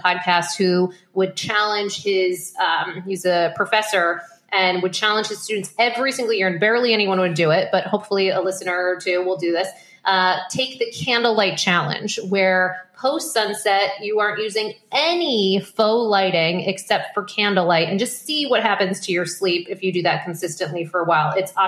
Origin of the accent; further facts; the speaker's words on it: Maine, United States; also born or lived in New York; and I'm from Maine, lived in New York for over a decade.